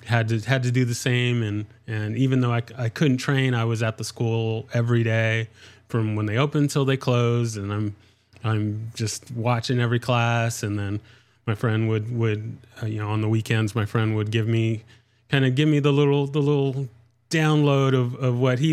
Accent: San Diego, California, United States; I'm from San Diego, so so yeah, I know all about that.

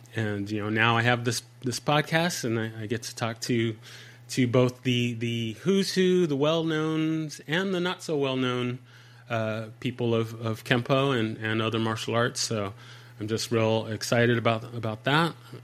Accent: San Diego, California, United States; I'm from San Diego

